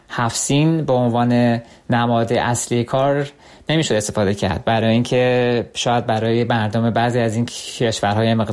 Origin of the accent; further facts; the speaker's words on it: Iran; به عنوان یک ایرانی